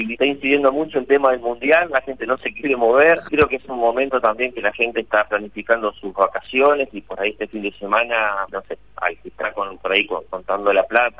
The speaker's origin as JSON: {"language": "Spanish", "country": "Argentina", "said": "como somos los argentinos de futboleros"}